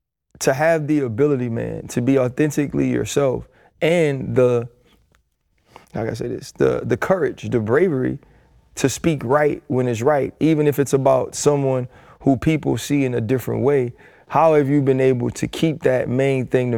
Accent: New Orleans, Louisiana, United States; And I'm from New Orleans, so I'm gonna be straight up with you. I'm from the NO.

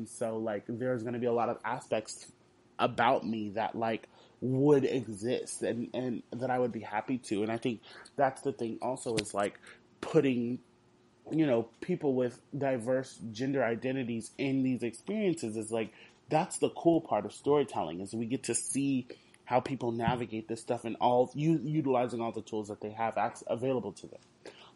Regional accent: Houston, Texas, United States; and I know about Tuts because I'm from Houston

